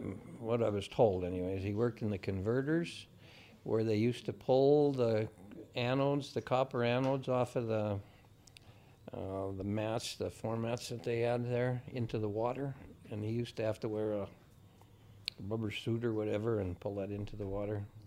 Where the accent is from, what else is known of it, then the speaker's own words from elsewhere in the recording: Anaconda, Montana, United States; I mean, I was raised in Anaconda at the time where everybody was an Irish Catholic Democrat.